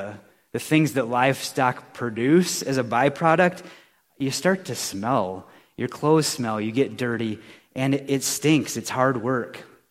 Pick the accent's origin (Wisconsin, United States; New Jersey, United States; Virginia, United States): Wisconsin, United States; And I grew up in Wisconsin